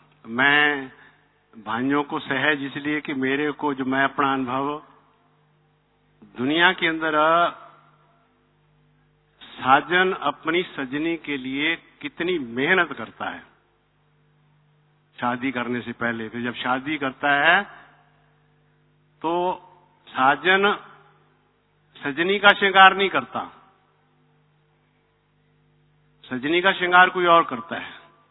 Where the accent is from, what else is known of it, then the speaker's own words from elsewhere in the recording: Punjab, India; तो मैं तो छोटे से गांव है पंजाब में, वहां का रहने वाला हूँ